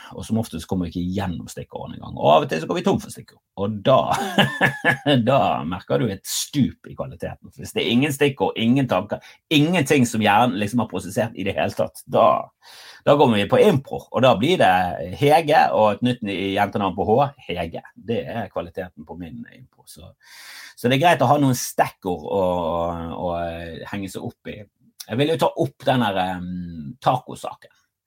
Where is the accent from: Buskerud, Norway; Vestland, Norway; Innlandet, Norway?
Vestland, Norway; Bergen; Det var ikke så langt under der jeg vokste opp.